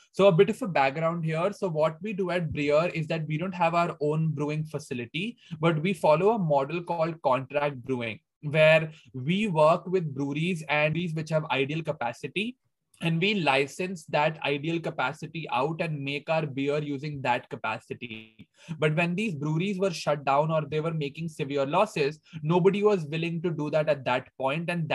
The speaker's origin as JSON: {"language": "English", "town": "New Delhi", "region": "Delhi", "country": "India", "tie": "born or raised there", "moved": "as an adult", "lives_now": "Hong Kong", "said": "I've been born and brought up in India. So for my first 18 years of life have been in India only. I come from New Delhi, India. Coming from a very middle class, typical family background"}